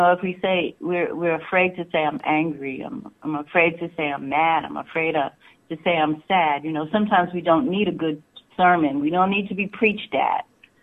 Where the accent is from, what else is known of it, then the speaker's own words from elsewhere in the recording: New York, United States; I'm a New Yorker. So in the winter, just as it's beginning to snow